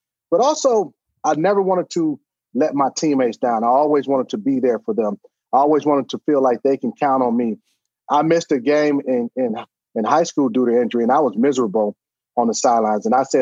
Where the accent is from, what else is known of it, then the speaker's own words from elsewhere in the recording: Cleveland, Ohio, United States; I remember Jack Lambert because growing up in Cleveland as a huge, huge Browns fan, I did not like the Pittsburgh Steelers